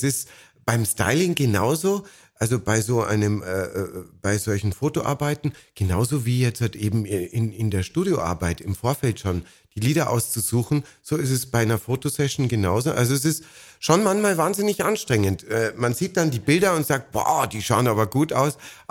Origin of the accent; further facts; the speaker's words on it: Munich, Bavaria, Germany; Ich bin ja ein Münchner